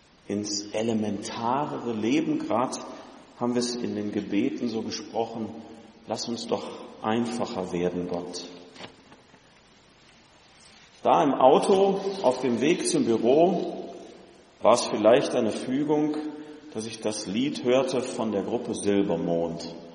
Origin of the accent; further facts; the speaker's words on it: North Rhine-Westphalia, Germany; Ich weiß nicht, ob als Sauerländer aus dem Siegerland kommend oder mittlerweile als Siegerländer ins Sauerland fahrend.